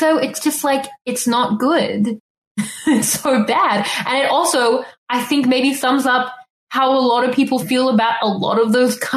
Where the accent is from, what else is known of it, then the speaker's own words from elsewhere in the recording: Australia; And the thing is, like, I don't think as Australians we'd ever do this.